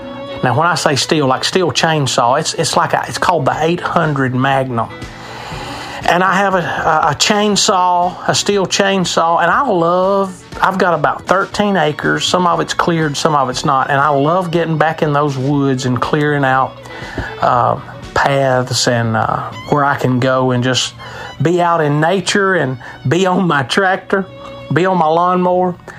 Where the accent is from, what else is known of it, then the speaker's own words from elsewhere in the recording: Carthage, Tennessee, United States; But, you know, I was raised in Carthage, Tennessee, and my dad loved to hunt and fish, and grew up on the farm, you might say.